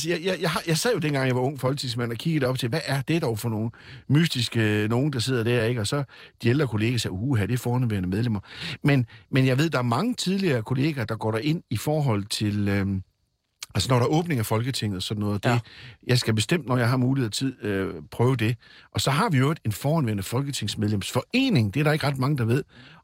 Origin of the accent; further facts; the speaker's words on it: North Denmark Region, Denmark; Jeg savner meget vælgerforeningerne hjemme i Nordjylland.